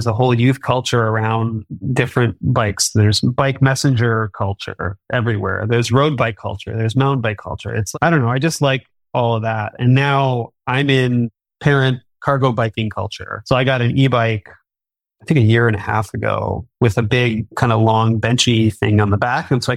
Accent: Detroit, Michigan, United States; RailsConf 24 will be in my hometown of Detroit next year.

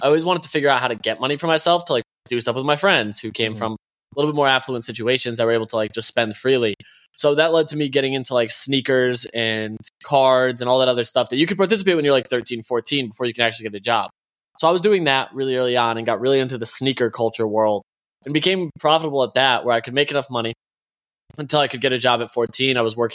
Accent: Connecticut, United States; Yeah, so I'm from a small town in Connecticut. Came from a low income, like, I guess you could say medium income, but the town I lived in was, like, relatively wealthy except for my family and a handful of others.

